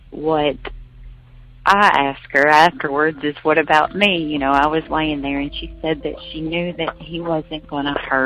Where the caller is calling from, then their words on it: Kentucky, United States; I am calling from Kentucky.